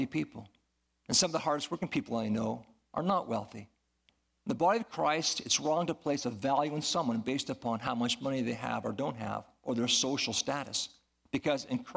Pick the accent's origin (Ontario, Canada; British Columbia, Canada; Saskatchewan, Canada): Saskatchewan, Canada; Moose Jaw; Growing up in Moose Jaw, I had no idea that there were so many wealthy people in Canada that lived in huge houses